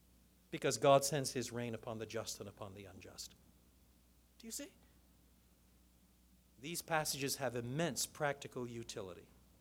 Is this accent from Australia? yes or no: no; Canada; I'm Canadian. Then there are others. I'm male. And then there are others. I'm white. Then there are others. I'm middle class.